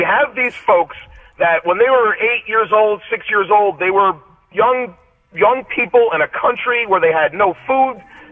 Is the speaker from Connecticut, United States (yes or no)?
yes; Orange, Connecticut, United States; I'm an old school guy. I'm 50 years old, born and raised in Orange, Connecticut.